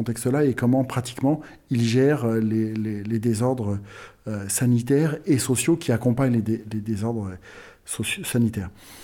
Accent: France; où, quand bien même en tant que Français, je ne participais pas de l'histoire de l'Afrique du Sud

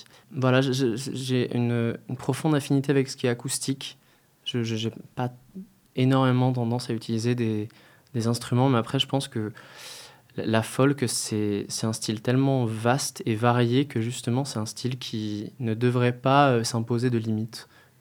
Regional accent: Dominican Republic; Alors, j'ai grandi en République dominicaine, où j'y ai passé bien 10 ans de ma vie, toute mon adolescence globalement, et on était très isolés du reste du monde

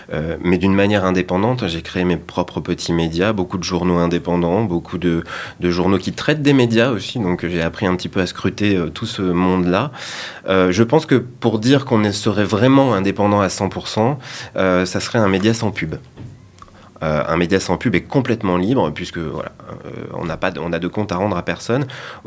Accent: Limoges, Nouvelle-Aquitaine, France; Alors, moi, je suis né pas très loin. Je suis né à Limoges, dans le Limousin. J'ai grandi, j'ai des parents qui étaient corréziens, donc avec un pied en Dordogne aussi, hein, puisque... plutôt Brive

